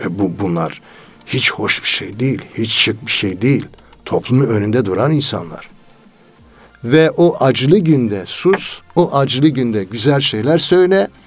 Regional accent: Elazığ, Turkey; Elazığ'a yönelik, ben Elazığlıyım.

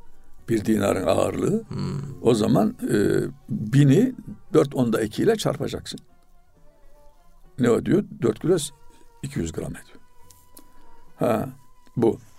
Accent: Karaman, Turkey; now in Istanbul, Turkey; Ben Karamanlıydım. Ben de okumak için çıktım ama geri dönmek niyetiyleydi. O zaman hep Karaman benim. Vatan aslım idi. Ama şimdi İstanbul'a yerleştim. Çoluk çocuk burada. Artık Karaman'a sadece ziyarete gidiyorum. Benim vatan aslım İstanbul oldu.

